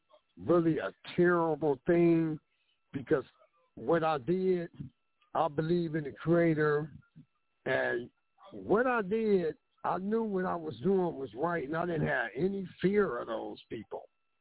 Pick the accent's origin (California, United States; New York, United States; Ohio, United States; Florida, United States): Ohio, United States; Cleveland; I'm from Cleveland, Ohio.